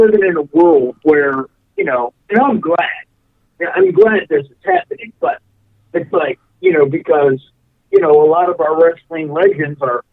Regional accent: Dallas, Texas, United States; growing up in the Dallas area, watching the stuff on television

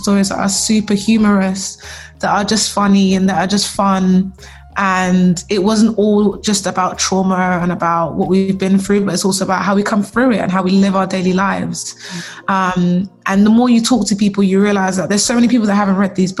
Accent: Nigeria; I could really place myself in that story as a Black person, as a Nigerian person, and understand some of the dialectal tones, some of the colloquialisms, some of the like broken English

